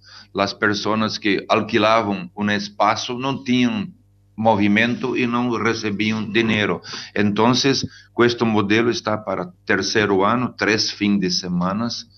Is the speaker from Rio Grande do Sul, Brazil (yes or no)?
yes; Porto Xavier, Rio Grande do Sul, Brazil; Spanish is a second language; Yo soy una persona que viene de cerca de Argentina, en Puerto Xavier, Santo Ángel, la región de las Misiones.